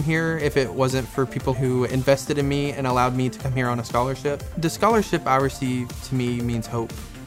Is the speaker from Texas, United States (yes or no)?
no; Kentucky, United States; I am from Eastern Kentucky, more specifically Johnson County. I grew up in a pretty rural and I would say impoverished area. I grew up in a holler, some might call it.